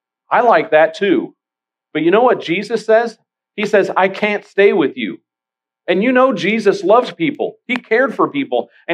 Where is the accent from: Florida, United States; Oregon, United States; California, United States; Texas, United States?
Texas, United States; McAllen; I mean, where I grew up in McAllen was 5 acres, and I hit golf balls in the middle of nowhere, and it had cows all over.